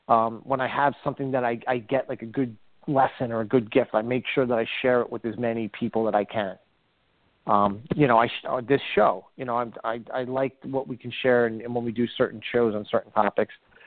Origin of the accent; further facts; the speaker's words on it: Jersey City, New Jersey, United States; I grew up in Jersey City in a three-floor walk-up, top floor. Actually, no, a 4-floor walk-up. I was on the third floor. A one-bedroom apartment with four people. My father was just got on the job as a police officer.